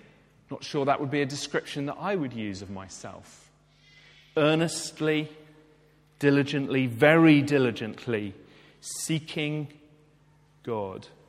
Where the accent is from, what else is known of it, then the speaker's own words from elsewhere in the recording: United Kingdom; probably none of us because we're all British